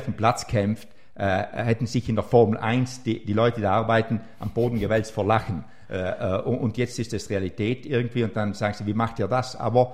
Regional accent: South Tyrol, Italy; Ich glaube, das kann man als Südtiroler sagen, wir sind sehr bodenständig

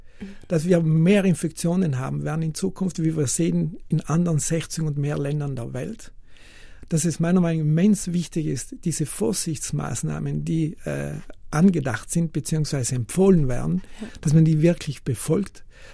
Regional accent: Trentino-Alto Adige, Italy; Und wir dieser Krankheit sicher nicht ausstellen können, auch nicht als Südtiroler, und mit dieser Krankheit lernen müssen zu leben.

